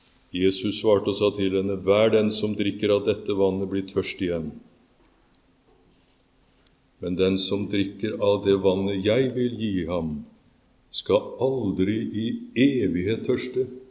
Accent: Østfold, Norway; Jeg er fra Østfold og ikke så langt fra Sarpsborg.

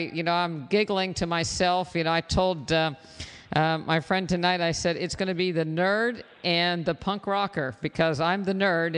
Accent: West Virginia, United States; I grew up in West Virginia, and you know, it was one of those typical, you know, loving households

